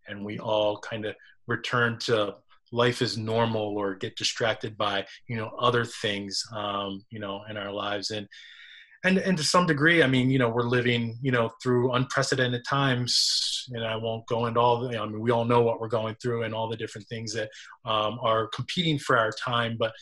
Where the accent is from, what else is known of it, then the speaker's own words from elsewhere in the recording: Baltimore, Maryland, United States; it's folks that I'm talking to, you know, in Baltimore, in my hometown.